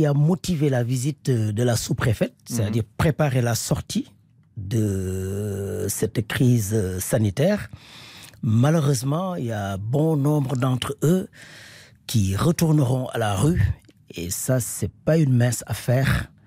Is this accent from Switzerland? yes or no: no; Senegal; French is a second language; moved away as an adult; now in France; j'ai fait l'école au Sénégal, j'ai appris le français à bas âge. Et je viens, je cherche un diplôme, je ne cherchais pas à rester. C'est par la force des choses que je suis resté.